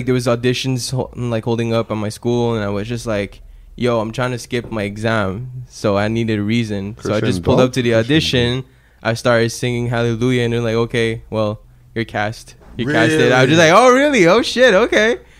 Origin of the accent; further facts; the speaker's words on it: Montreal, Quebec, Canada; Saint Leo. I moved around in my childhood, but Saint Leo, Saint Michel, Montréal Nord. You know, the triad, man, the ghetto.